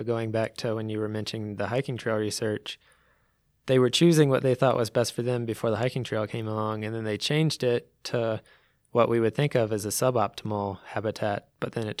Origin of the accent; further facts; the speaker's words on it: North Carolina, United States; When I live back east, I'm from North Carolina.